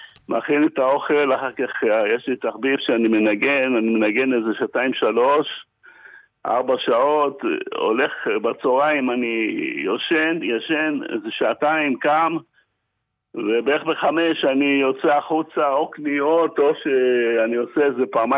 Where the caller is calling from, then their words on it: Givatayim, Tel Aviv District, Israel; אני מגבעתיים.